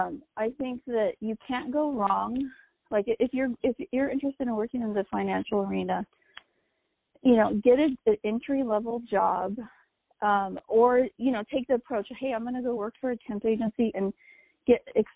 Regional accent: New Mexico, United States; I even went to Washington, D.C. and interned for the New Mexico state senator of my home state.

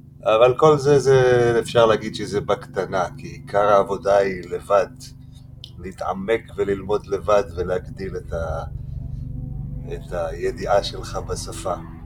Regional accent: Haifa, Haifa District, Israel; גדלתי בחיפה, והרבה הסתובבתי בשכונה הערבית של חיפה, בוואד אל-נסנאס

